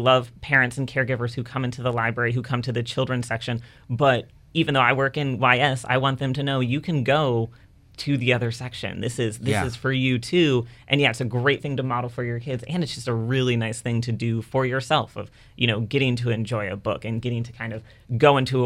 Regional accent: Richmond, United States; I grew up in Richmond, and I went to the Belmont branch.

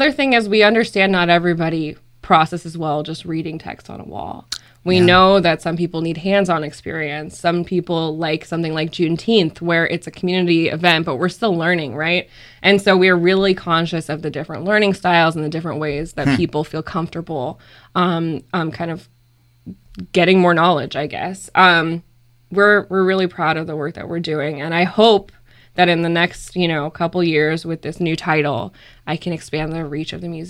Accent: California, United States; I know that I moved here and people didn't know who I was. I'm from Southern California, which is, you know, iffy for some people.

